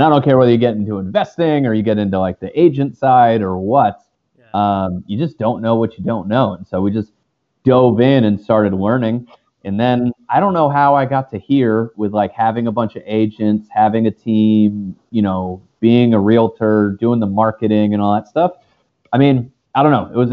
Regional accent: Connecticut, United States; I didn't want to go back to my home state of Connecticut, you know, from the Northeast. There's not a ton going on up there.

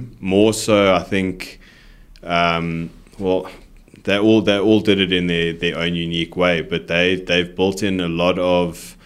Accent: South Africa; typically, being a South African, I'm not big into Indian cuisine.

